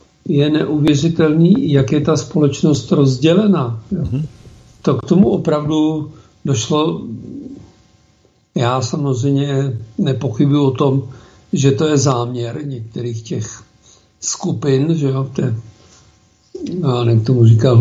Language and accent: Czech; Prague, Czechia; já jsem Pražák, jo, původem